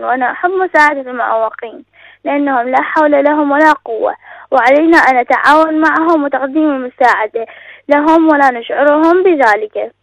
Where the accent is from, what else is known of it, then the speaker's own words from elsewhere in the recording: Iraq; من العراق.